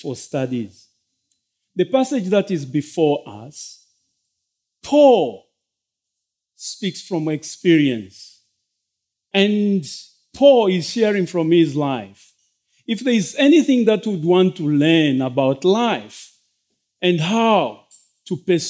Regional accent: Zambia; now in United States; I'm from Zambia. Zambia is in the southern part of Africa, southern central Africa. My family is still in Zambia.

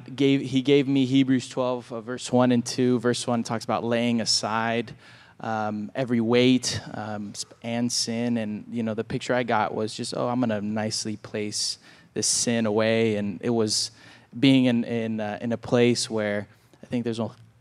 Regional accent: Huntington Beach, California, United States; Going from growing up in Huntington Beach, it was just really, really hard for me personally.

